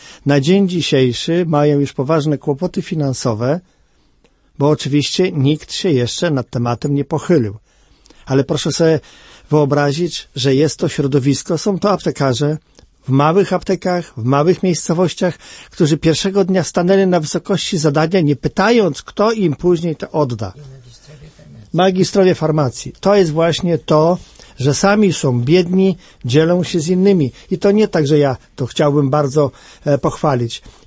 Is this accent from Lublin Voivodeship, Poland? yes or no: yes; Lublin, Lublin Voivodeship, Poland; Na moim terenie, w związku z tym, że jestem z Lublina, zostały zalane dwie miejscowości totalnie dokładnie.